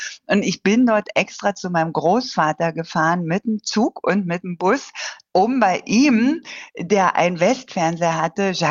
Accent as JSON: {"language": "German", "town": "Potsdam", "region": "Brandenburg", "country": "Germany", "said": "Ich komme aus Potsdam"}